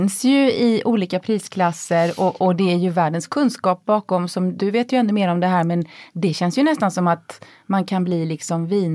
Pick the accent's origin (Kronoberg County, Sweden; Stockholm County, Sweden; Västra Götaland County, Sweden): Kronoberg County, Sweden; Växjö; Jag växte upp på landet utanför Växjö.